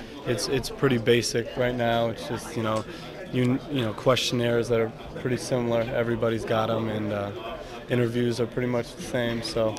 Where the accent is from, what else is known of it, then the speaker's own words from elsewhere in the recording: Vermont, United States; I'm from Vermont, so we have to claim, you know, the Boston guys.